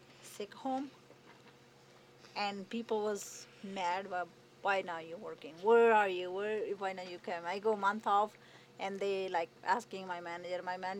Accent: Nepal; English is a second language; And then now we're getting slow because the Nepali people, we're from Nepal, they before they are law here and now they're moving, so less here.

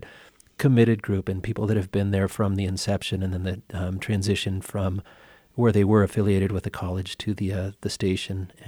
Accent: Colorado, United States; now in Roaring Fork Valley, United States; We came from Southwest Colorado.

